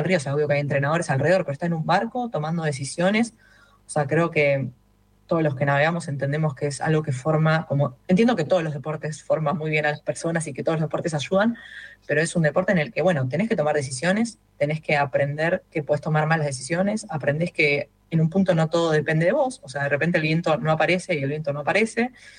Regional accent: Buenos Aires, Argentina; now in Escobar, Argentina; Yo soy una porteña que vive en Escobar, pero que no volvería a vivir en la ciudad. Llevo más años de porteña

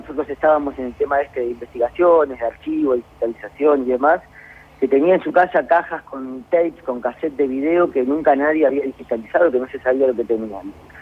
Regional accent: Bahía Blanca, Buenos Aires Province, Argentina; nosotros somos de Bahía Blanca y mi familia del Coronel Dorrego, pueblo pequeño del sur de la provincia de Buenos Aires

